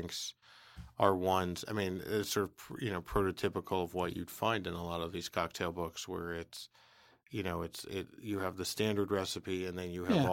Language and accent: English; Bronx, New York, United States; The first time we met, he heard that I was from the Bronx.